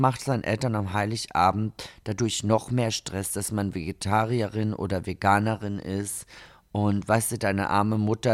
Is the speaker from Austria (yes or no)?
yes; Austria; now in Berlin, Germany; Also als Österreicherin ist es ja für mich ein kulinarischer Skandal. Ich habe das ja erst mitbekommen, nachdem ich schon 5 Jahre in Berlin gewohnt hatte.